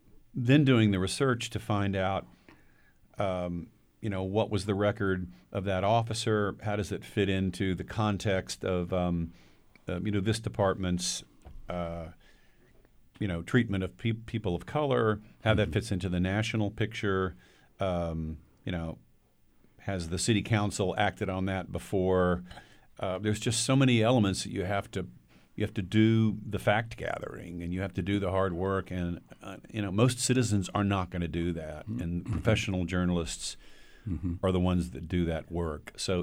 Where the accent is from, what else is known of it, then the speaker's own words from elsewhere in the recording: Dallas, Texas, United States; I grew up in Dallas. We had the Dallas Times-Herald, Dallas Morning News, great newspaper war.